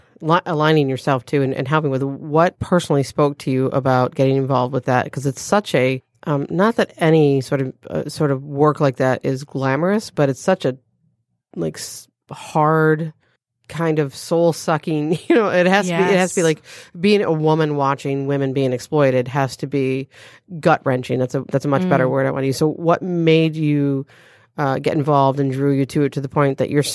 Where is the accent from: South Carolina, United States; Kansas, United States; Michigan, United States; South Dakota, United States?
Michigan, United States; Waterford; now in Ferndale, United States; So I grew up in Waterford, and I live in Ferndale now. I moved in my like mid-20s out of Waterford, and I moved to Royal Oak first, actually, and then to Ferndale. But so yeah, that's sort of where I'm from.